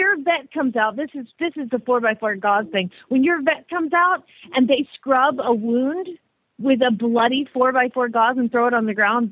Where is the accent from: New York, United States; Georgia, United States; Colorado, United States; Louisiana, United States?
Georgia, United States; We weren't allowed to play with the Spanish moss in the trees when I was a kid. Growing up in Georgia, we go to Florida all the time.